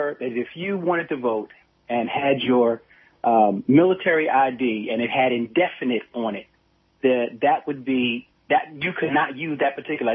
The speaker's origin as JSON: {"language": "English", "region": "Pennsylvania", "country": "United States", "tie": "born or raised there", "said": "I'd like to talk about the voter fraud in my home state of Pennsylvania."}